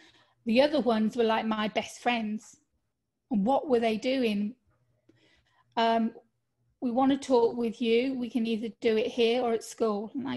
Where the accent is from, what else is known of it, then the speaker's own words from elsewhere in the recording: Midlands, United Kingdom; My mum was half Irish. My father was Canadian. but I was totally British. Not from London, mind you, from Midlands in the UK. So that's where my accent comes from.